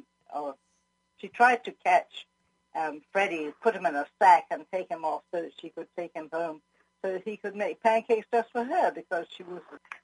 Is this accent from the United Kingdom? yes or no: yes; Scotland, United Kingdom; also born or lived in England; I'm English. I was born in England, brought up in Scotland.